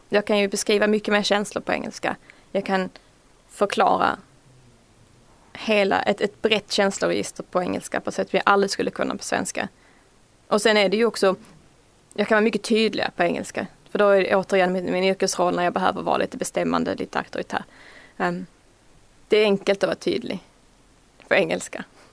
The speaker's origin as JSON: {"language": "Swedish", "region": "Skåne", "country": "Sweden", "accent": "Scanian", "said": "jag pratar ju skånska, det är en stor del av, jag identifierar mig som skåning."}